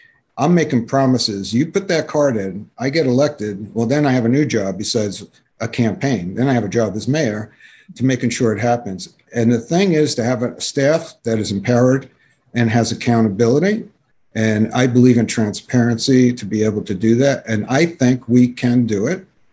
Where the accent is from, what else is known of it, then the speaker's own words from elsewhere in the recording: New York, United States; growing up in New York is Carnegie Hall and Broadway and the museums. It changed my life.